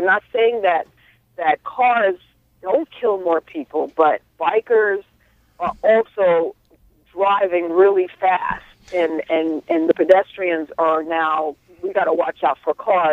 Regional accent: New York, United States; also born or lived in Brooklyn; Look, I grew up in New York, so there's been times when I lived in Brooklyn. I was at school in Brooklyn.

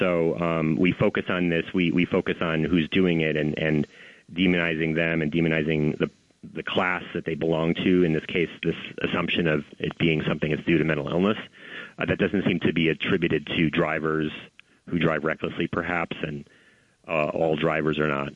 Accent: New York City, New York, United States; I mean, I'm a New Yorker. I ride the subway every day. I've ridden the subway, you know, since I was a child.

